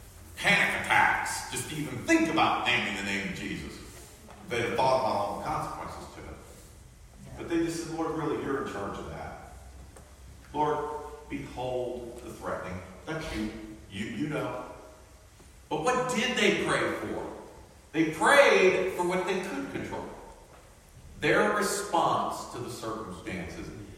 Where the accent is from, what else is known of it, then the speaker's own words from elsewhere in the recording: United States; And I'm an American, proud to be an American